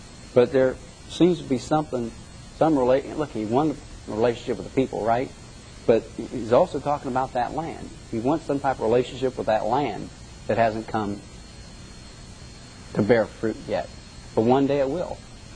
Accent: Ohio, United States; Oh man, hey, I'm from Ohio.

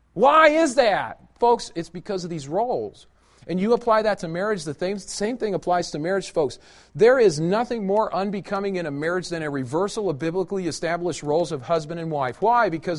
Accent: Belton, Missouri, United States; Growing up in Belton, Missouri.

